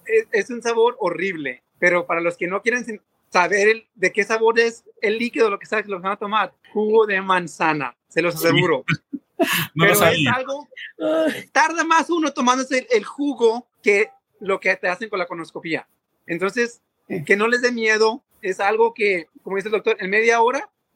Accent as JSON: {"language": "Spanish", "country": "Mexico", "said": "siendo mexicano"}